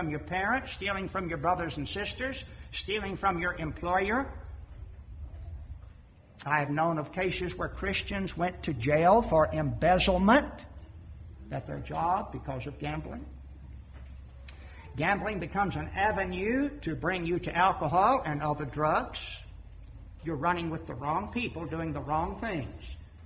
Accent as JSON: {"language": "English", "region": "Florida", "country": "United States", "tie": "born or raised there", "said": "When I was a high school senior, our senior trip was, I grew up in Florida, trip to the Bahamas."}